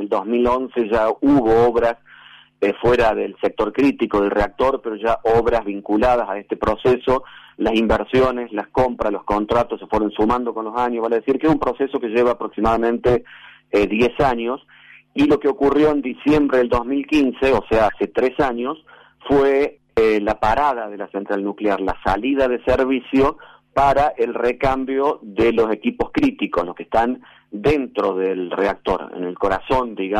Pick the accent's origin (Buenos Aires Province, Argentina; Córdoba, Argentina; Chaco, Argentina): Córdoba, Argentina; Río Tercero; en realidad yo soy oriundo de Río Tercero, que está a 40 kilómetros aproximadamente de la central nuclear